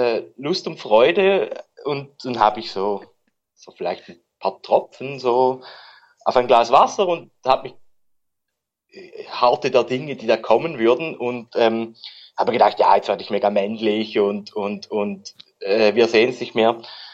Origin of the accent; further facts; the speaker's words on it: Switzerland; accent: Swiss German; Nein, sagt ja, Schweizerdeutsch oder lieber meinen lächerlichen Dialekt?